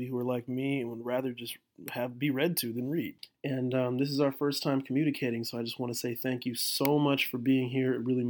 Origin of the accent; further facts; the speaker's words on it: Sacramento, California, United States; I mean, how did I get here from being a hometown boy, born and raised in Sacramento?